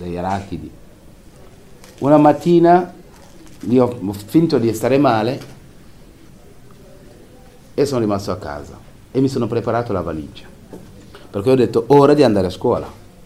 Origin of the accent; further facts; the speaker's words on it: Senegal; moved away as an adult; now in Italy; Sono nato in Senegal 40 anni fa, in un villaggio di 500 abitanti circa. All'epoca al villaggio c'era solo una casa fatta con i mattoni, il resto erano tutti capanne.